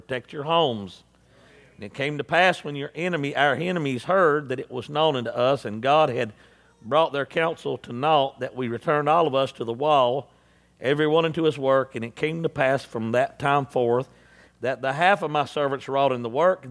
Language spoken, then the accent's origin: English; Statesville, North Carolina, United States; born there; and I was crawled out from under a rock up in Statesville, North Carolina.